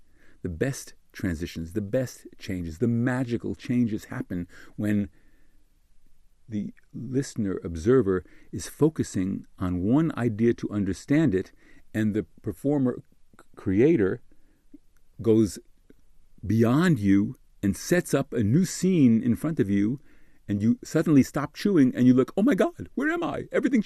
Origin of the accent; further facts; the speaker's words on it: United States; when I grew up in America, from 1955 to 1970 as a kid